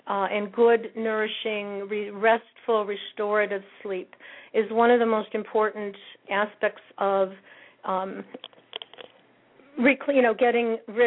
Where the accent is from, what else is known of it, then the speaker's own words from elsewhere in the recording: Cleveland, Ohio, United States; I grew up in Cleveland, Ohio, a suburb of Cleveland, Ohio, lived here my entire life.